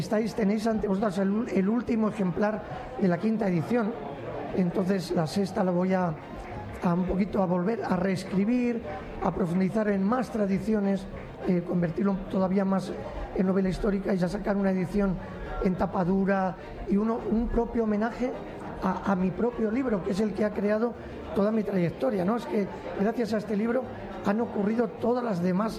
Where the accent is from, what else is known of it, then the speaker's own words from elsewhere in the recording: Madrid, Community of Madrid, Spain; Que he vivido en Lavapiés, nací en Lavapiés, he vivido todo el tiempo allí